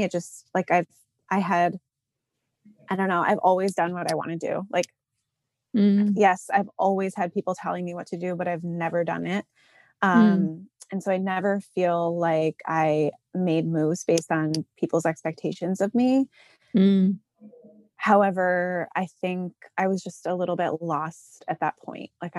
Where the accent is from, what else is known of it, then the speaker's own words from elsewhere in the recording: Massachusetts, United States; moved away; also born or lived in Hawaii; I'm originally from Massachusetts.